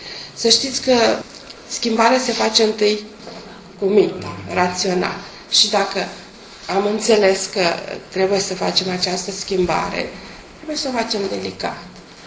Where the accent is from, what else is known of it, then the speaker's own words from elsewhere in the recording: Romania; l-am transpus în cuvinte românești pentru că noi suntem români.